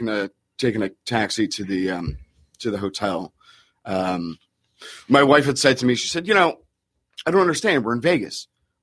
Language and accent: English; Toronto, Ontario, Canada; now in Stuart, United States; You know, I grew up in a very cold climate growing up in Toronto.